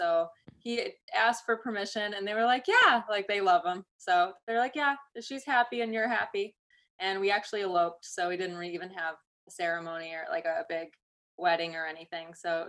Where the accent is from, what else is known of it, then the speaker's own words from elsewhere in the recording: New York, United States; now in Tampa, United States; I'm from upstate New York. So I'm more in the country, Rolling Hills area.